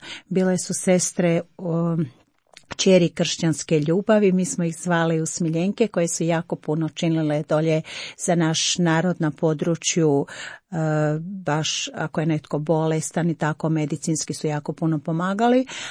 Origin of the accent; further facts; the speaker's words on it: Letnica, Gjilan District, Kosovo; rodom sam iz Letnice, rodom sam iz Gospinog svetišta Majke Božje Letničke na Kosovu.